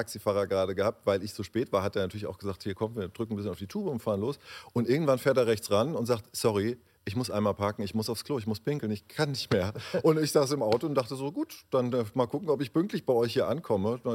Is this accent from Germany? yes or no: yes; Frankfurt, Hesse, Germany; Ich komme aus Frankfurt am Main.